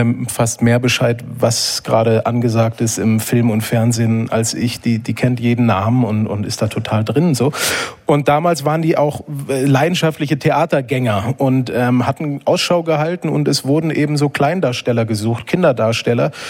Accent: Berlin, Germany; auch in meiner Heimatstadt, also hier in Berlin

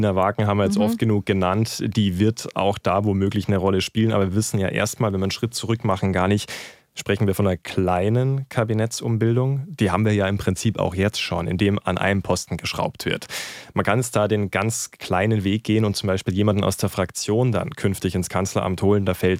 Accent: Bavaria, Germany; Muss ich als Bayer ja auch sagen

